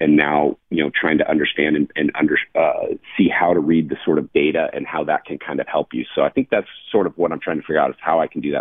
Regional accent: San Diego, California, United States; I was in San Diego, so it was kind of nice to be back in my hometown, see people that supported me for the last 20 to 25 years of kind of my career.

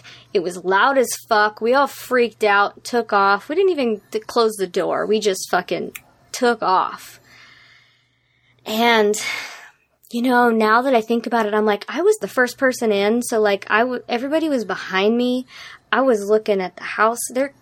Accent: Reno, Nevada, United States; also born or lived in New York; so I was raised in Nevada, Reno, actually. Mm. Well, I was raised in New York because I turned 10 in New York. So it was kind of 50-50

